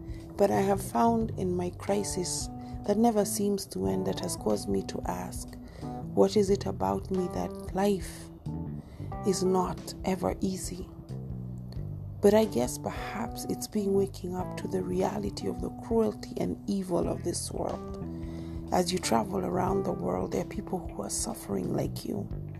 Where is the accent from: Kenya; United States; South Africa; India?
Kenya; my home country, Kenya